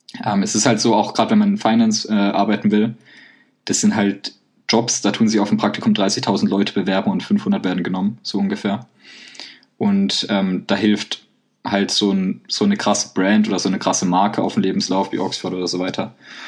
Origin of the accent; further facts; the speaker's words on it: Baden-Württemberg, Germany; ich komme aus Baden-Württemberg